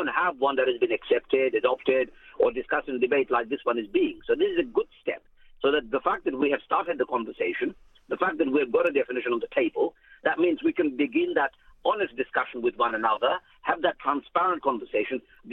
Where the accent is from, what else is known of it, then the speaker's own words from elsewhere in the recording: United Kingdom; No, look, I'm British too.